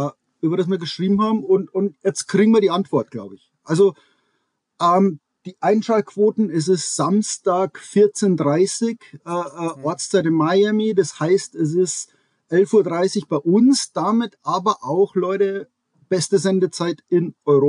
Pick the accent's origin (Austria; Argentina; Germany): Argentina; als Argentinier sage ich